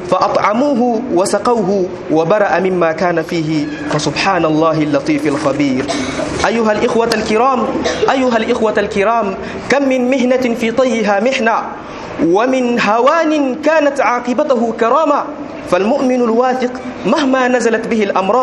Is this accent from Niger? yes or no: yes; Niger